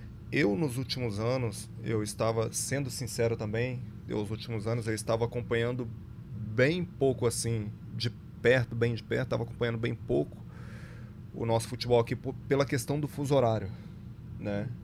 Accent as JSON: {"language": "Portuguese", "country": "Brazil", "said": "Falo daqui porque sou brasileiro"}